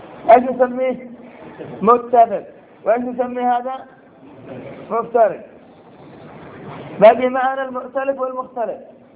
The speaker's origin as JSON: {"language": "Arabic", "country": "Yemen", "said": "عندنا في اليمن"}